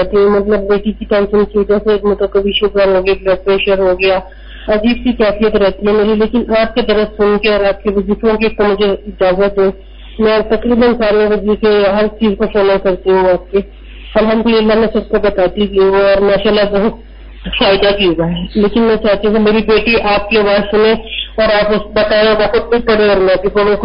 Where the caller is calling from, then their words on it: Spain; میں اسپین سے بات کر رہی ہوں.